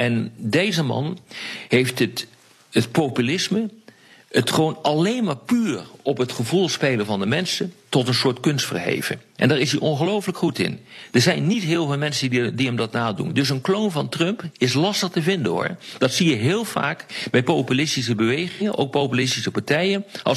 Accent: Netherlands; Ik ben geen Amerikaan. Ik ben Nederlander. Ik woon hier.

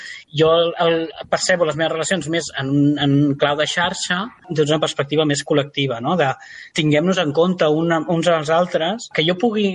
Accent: Reus, Catalonia, Spain; now in Barcelona, Spain; jo soc de Reus, vivia a Barcelona

